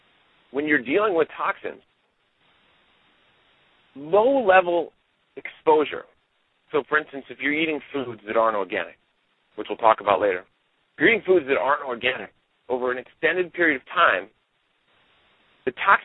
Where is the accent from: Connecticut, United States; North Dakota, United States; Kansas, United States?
Connecticut, United States; Danbury; Now, again, I come from Connecticut, and Danbury, which is the town that I'm from, used to be the hat capital of the world.